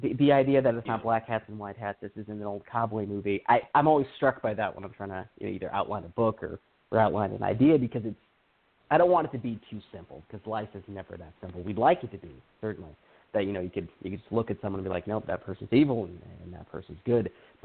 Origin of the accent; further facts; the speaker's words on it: California, United States; I'm from California.